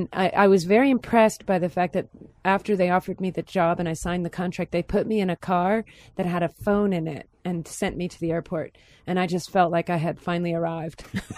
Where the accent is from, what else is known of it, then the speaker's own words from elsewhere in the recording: Rockville, Maryland, United States; I grew up in the suburbs of D.C. It was a little town called Rockville, Maryland. It had about 10,000 people when my family moved there.